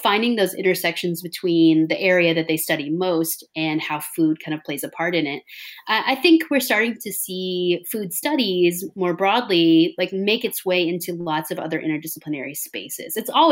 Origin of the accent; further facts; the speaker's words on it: Texas, United States; I do think of myself as a Southerner, even though Texas is sort of disputedly not in the South, or maybe in the South. But I think my, especially with my like cotton farming background, I think I grew up pretty similarly to, you know, anybody in the Mississippi Delta.